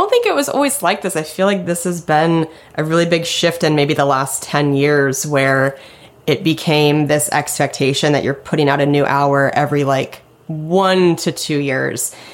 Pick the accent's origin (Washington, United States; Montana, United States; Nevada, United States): Washington, United States; Spokane; Yeah, I'm from Spokane.